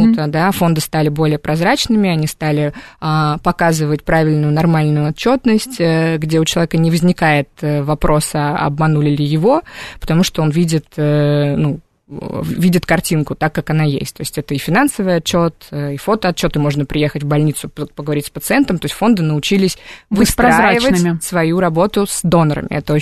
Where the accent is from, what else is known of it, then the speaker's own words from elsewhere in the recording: Donetsk, Donetsk Oblast, Ukraine; Я из Донецка. Начнем с этого.